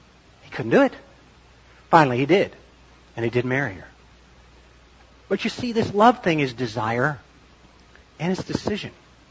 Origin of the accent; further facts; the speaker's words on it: Joliet, Illinois, United States; I'm especially kin to them because I grew up in Joliet.